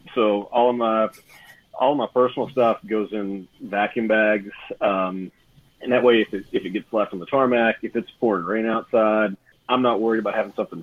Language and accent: English; Texas, United States; You had to know the local emergency number, which is something I grew up with in Deep East Texas